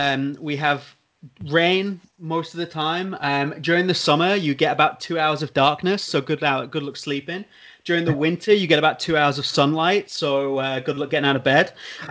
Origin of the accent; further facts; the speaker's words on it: Yorkshire and the Humber, United Kingdom; moved away as an adult; now in Copenhagen, Denmark; I grew up in Yorkshire. I was there till I was like 18. Then I moved off to university.